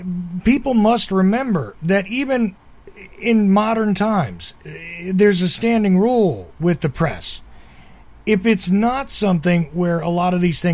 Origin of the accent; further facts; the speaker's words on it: Asbury Park, New Jersey, United States; I've talked to you before about growing up in Asbury Park, which was destroyed